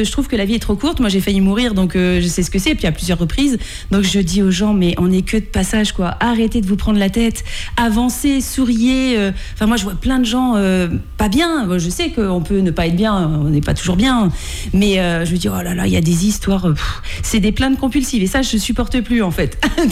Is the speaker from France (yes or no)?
yes; Poitiers, Nouvelle-Aquitaine, France; moi je suis de Pictavienne en fait, je viens de Poitiers à la base, oui. Donc j'ai vécu 30 ans à Poitiers.